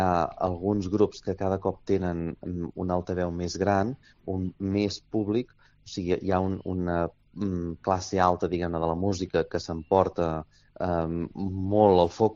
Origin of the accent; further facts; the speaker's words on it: Catalonia, Spain; que viuen a la zona d'on soc jo, que és de la Garrotxa